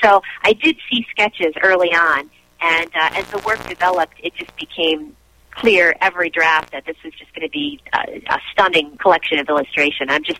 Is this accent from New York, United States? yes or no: yes; Medina, New York, United States; I grew up in Medina, New York, which is between Buffalo and Rochester in western New York.